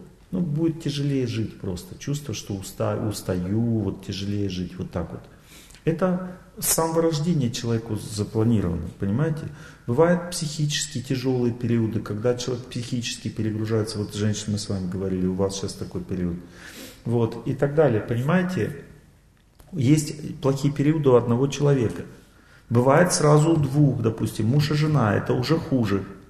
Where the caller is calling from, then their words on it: Ukraine; Вот, я привет всем из Украины говорю вот об этом.